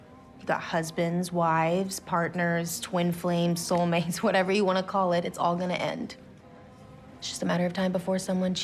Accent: Phoenix, Arizona, United States

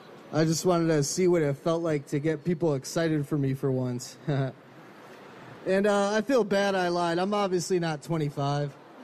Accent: Chicago, Illinois, United States; Like I said, I grew up in Chicago in a little bit of a rougher neighborhood.

